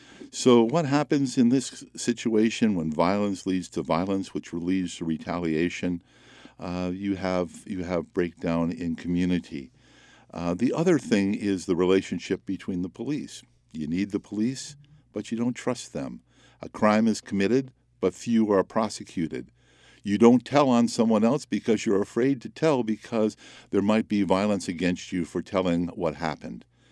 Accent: Chicago, Illinois, United States; And I was raised in the Chicago area, and each summer I go to Chicago

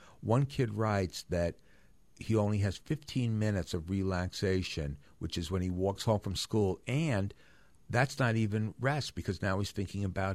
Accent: Great Neck, New York, United States; years ago in my hometown, Great Neck, Long Island, where I grew up, where five kids had hired somebody to take their SATs for them.

